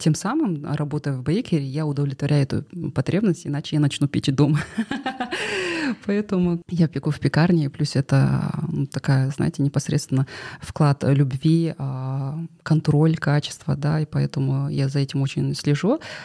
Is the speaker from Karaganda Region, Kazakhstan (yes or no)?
no; Almaty, Kazakhstan; first language Kazakh; Russian is a second language; несмотря на то, что мы родились и выросли в Алматы